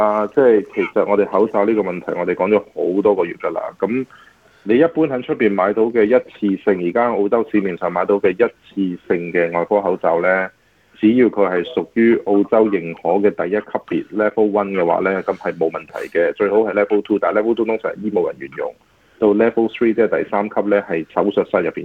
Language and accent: Cantonese; Hong Kong; now in Australia; 雖然我都係一個香港人嚇。